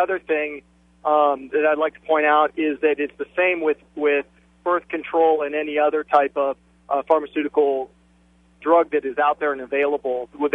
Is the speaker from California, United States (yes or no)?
yes; California, United States; now in San Antonio, United States; I'm actually from the Monterey Peninsula, and I just wanted to point that out. I'm living in San Antonio now.